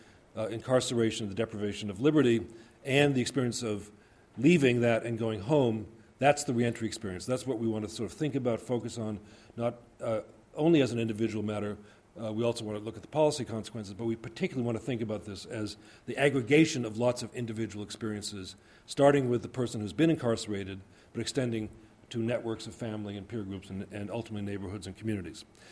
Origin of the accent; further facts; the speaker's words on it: New York, United States; so it was nice to be welcomed as a New Yorker here in Wisconsin.